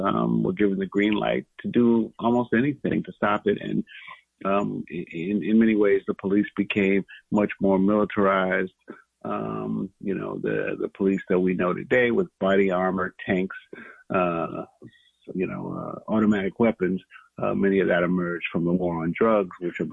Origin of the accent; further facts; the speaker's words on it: New York City, New York, United States; I was born in Harlem at Sydenham Hospital. I lived for the first 13 years of my life on 148th Street, Riverside Drive. I now live on 143rd Street and Convent Avenue.